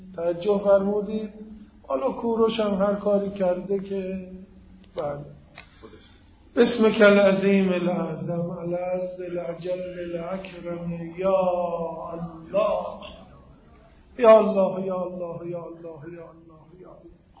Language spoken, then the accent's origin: Persian; Iran; گفتم من ایرانیم و افتخار میکنم به ایرانیتم،